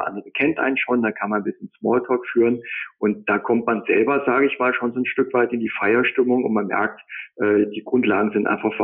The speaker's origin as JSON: {"language": "German", "town": "Bad Wildungen", "region": "Hesse", "country": "Germany", "said": "Also wir kommen alle so aus dem Bereich Bad Wildung und Umgebung."}